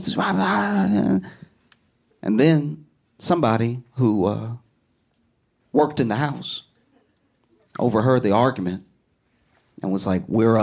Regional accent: Louisiana, United States; I grew up in Louisiana, so I knew about Juneteenth being so close to Texas and it was celebrated in Louisiana from a young age.

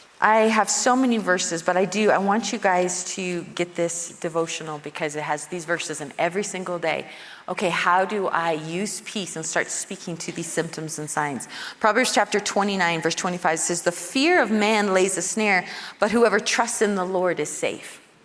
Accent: Kit Carson, Colorado, United States; Living in a little tiny community, little tiny town, Kit Carson, I was born and raised in Colorado, and town of 350 people.

